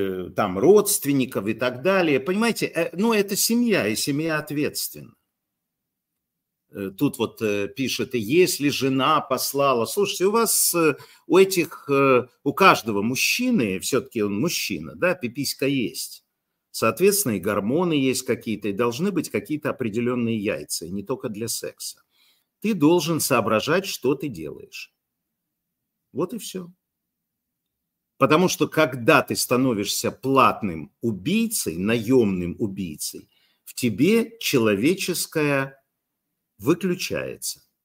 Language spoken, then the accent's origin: Russian; Horlivka, Donetsk Oblast, Ukraine; born there; у меня все родственники по папе с Черкаса, мамины москвичи, сама я родилась в Горловке, куда мои родители приехали